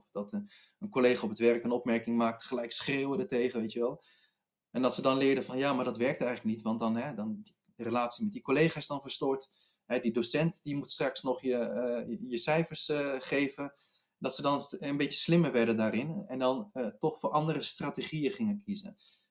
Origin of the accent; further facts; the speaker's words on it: Netherlands; born there; Ik bedoel, ik ben hier geboren